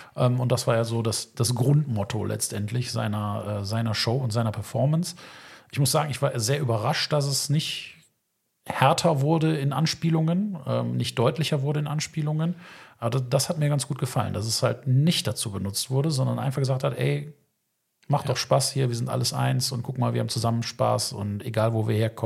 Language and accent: German; United States; Aber ich bin halt Amerikaner und ich stehe zu meinem Land